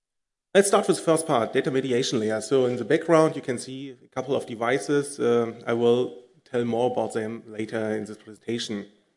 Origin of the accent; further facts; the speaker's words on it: Cologne, North Rhine-Westphalia, Germany; English is a second language; So I'm from Cologne.